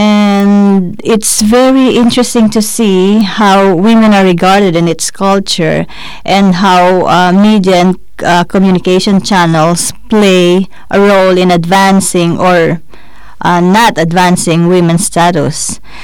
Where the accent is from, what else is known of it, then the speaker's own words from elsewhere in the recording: Philippines; from the Philippines. I'm a Filipino.